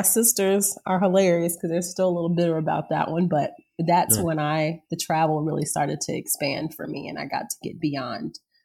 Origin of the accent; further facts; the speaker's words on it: Augusta, Georgia, United States; So born and raised in Augusta, Georgia, right outside of Augusta, Georgia, which is the home of the Masters Golf Tournament.